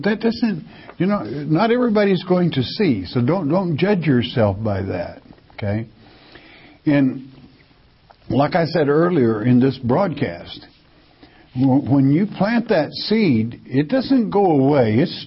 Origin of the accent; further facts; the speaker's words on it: Arkansas, United States; I'm an American, but I'm also an Arkansan.